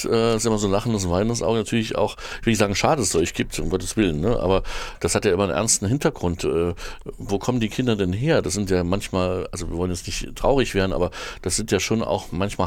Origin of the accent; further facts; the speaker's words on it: Erfurt, Thuringia, Germany; Also ich frage jetzt so als Erfurter